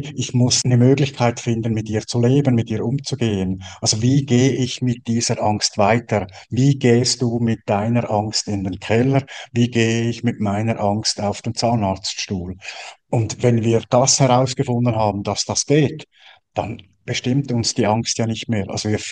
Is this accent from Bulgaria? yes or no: no; Central Switzerland, Switzerland; Und ich bin in der Innerschweiz aufgewachsen und dort gibt es dann die Gruselfiguren der Fasnacht.